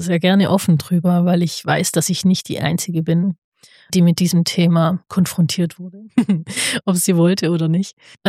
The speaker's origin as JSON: {"language": "German", "town": "Nürtingen", "region": "Baden-Württemberg", "country": "Germany", "said": "also ich bin aus Nürtingen, also ganz genau Zitzeshausen."}